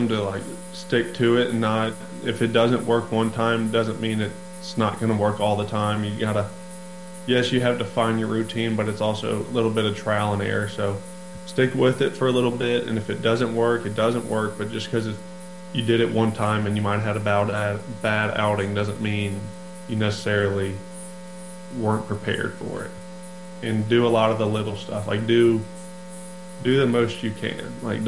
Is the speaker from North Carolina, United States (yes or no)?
yes; North Carolina, United States; also born or lived in Atlanta; because I was born in Atlanta, so, and then North Carolina.